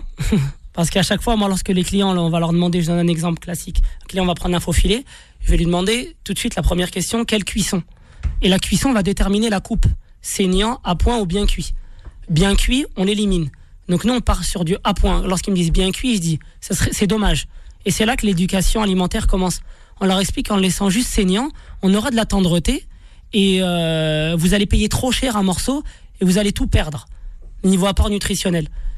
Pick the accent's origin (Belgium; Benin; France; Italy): France; On est né en France. On a grandi en France.